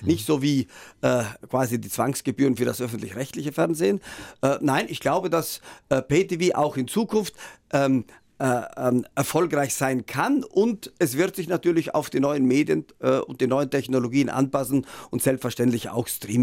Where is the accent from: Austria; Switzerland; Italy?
Italy; Trentino-Alto Adige; Südtirol ist ja meine Heimat und es kann auch sein, dass ich mit zunehmendem Alter etwas mehr an meine Wurzeln zurückkehren will.